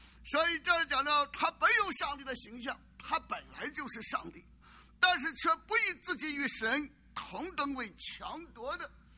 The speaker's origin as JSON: {"language": "Chinese", "country": "China", "said": "我们中国人就常常笑说，泥菩萨过河自身什么难保"}